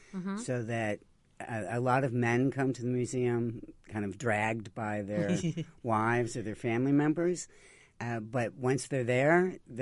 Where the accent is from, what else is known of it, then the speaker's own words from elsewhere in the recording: Chicago, Illinois, United States; So I put it on my list to go again because I grew up in Chicago.